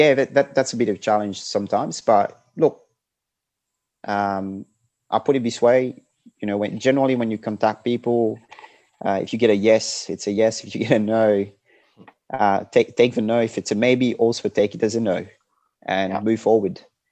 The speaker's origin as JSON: {"language": "English", "country": "Mauritius", "tie": "born or raised there", "said": "I'm a global citizen. I was born and raised in Mauritius, and I'm a Mauritian."}